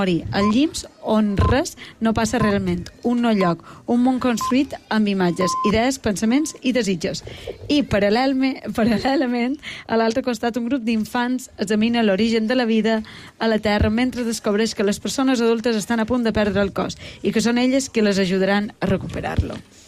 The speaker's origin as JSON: {"language": "Catalan", "town": "Esporles", "region": "Balearic Islands", "country": "Spain", "tie": "born or raised there", "said": "va anar en el meu poble, Esporles"}